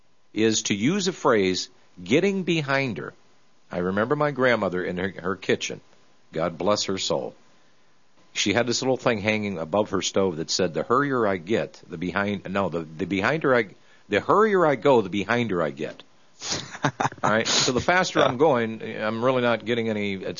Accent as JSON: {"language": "English", "country": "United States", "said": "I'm an idiot. I'm an American."}